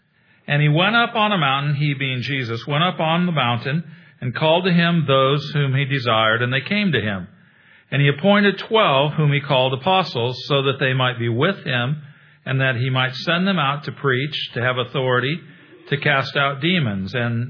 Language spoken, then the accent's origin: English; Illinois, United States; now in Atlanta, United States; I've heard about this Southern hospitality thing growing up in Illinois. We've lived in Atlanta 26 years